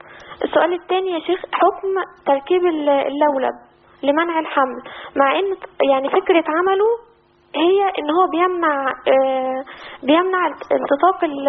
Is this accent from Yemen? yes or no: no; Egypt; now in Saudi Arabia; أنا مصرية مقيمة في السعودية